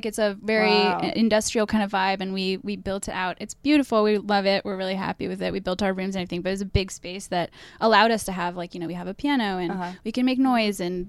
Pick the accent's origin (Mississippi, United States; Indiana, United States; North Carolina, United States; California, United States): California, United States; Berkeley; So we're both from Berkeley, California, and we would went to different colleges